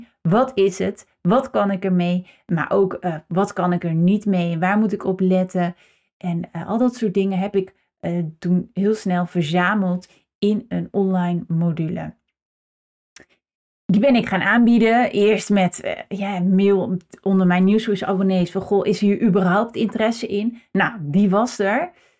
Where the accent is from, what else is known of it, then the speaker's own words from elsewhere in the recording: Groningen, Netherlands; now in North Brabant, Netherlands; Ik kom uit Groningen in het noorden. Hier waar ik ondertussen woon in Brabant noemen we dat carnavalsvakantie.